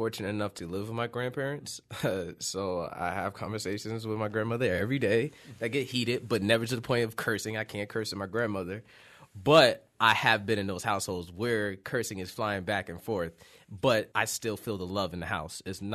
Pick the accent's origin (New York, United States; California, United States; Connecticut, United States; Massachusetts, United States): New York, United States; Yonkers; I have family in Detroit, but I'm not from Detroit. I'm from New York. I'm from Yonkers, New York.